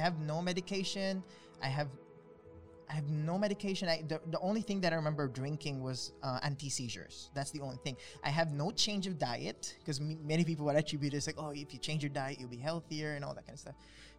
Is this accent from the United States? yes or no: no; Negros Island Region, Philippines; I'm from Negros.